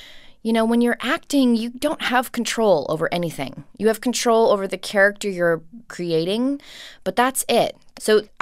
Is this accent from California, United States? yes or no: yes; Los Angeles, California, United States; and I'm third generation, born and raised in Los Angeles.